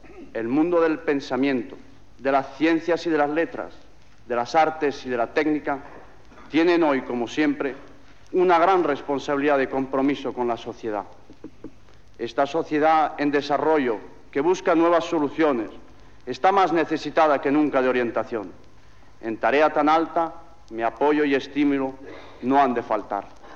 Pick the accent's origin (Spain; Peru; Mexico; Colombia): Spain; Europa deberá contar con España, los españoles somos europeos.